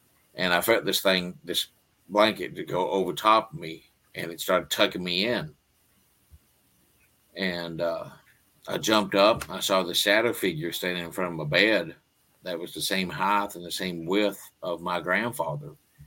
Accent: Kentucky, United States; So that was my hometown. And living in a small town like that, you know, anything paranormal, that's pretty much what we grew up

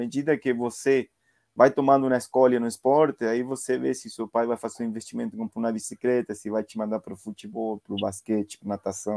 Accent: La Plata, Buenos Aires Province, Argentina; Portuguese is a second language; De La Plata, província de Buenos Aires. Minha família mora a 50 quilômetros de Buenos Aires.

